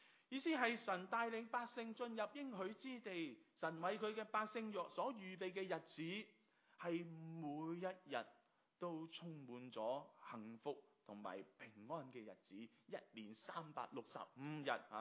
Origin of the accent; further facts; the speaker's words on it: China; 所以我们中国人是有句说话